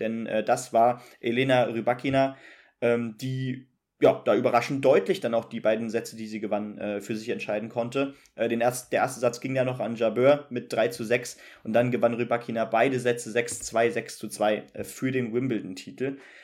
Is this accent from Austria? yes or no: no; Russia; born there; German is a second language; als gebürtige Russin ist es dann immer schwer, den Schlussstrich zu ziehen